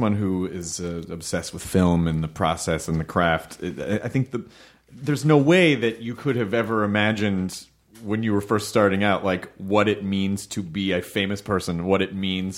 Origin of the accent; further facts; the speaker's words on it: the South, United States; I grew up in the South and I'm literally mean.